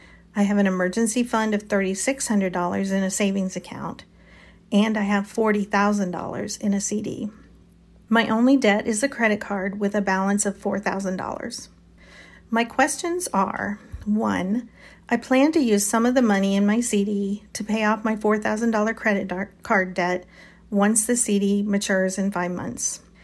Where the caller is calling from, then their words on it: Toledo, Ohio, United States; I'm from Toledo, Ohio.